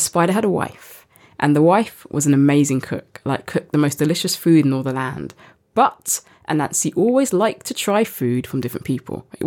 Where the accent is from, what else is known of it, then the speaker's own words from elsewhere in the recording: East Finchley, London, United Kingdom; I am from East Finchley, yeah.